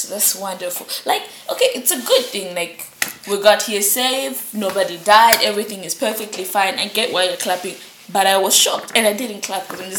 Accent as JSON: {"language": "English", "town": "Lusaka", "region": "Lusaka Province", "country": "Zambia", "lives_now": "Northern Cyprus", "said": "from Lusaka, Zambia."}